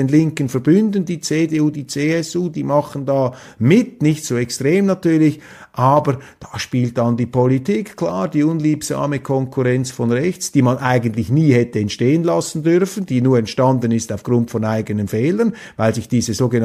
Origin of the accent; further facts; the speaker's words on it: Switzerland; das kann ich Ihnen als Schweizer sagen